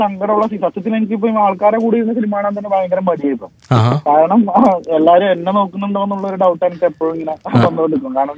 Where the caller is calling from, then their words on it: Abu Dhabi, United Arab Emirates; ഞാൻ അബുദാബിയിൽ നിന്നാണ്.